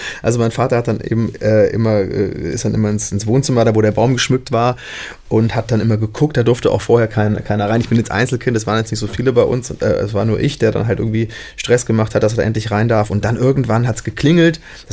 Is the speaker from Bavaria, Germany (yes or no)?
yes; Nuremberg, Bavaria, Germany; Ich komme aus Franken, aus Nürnberg.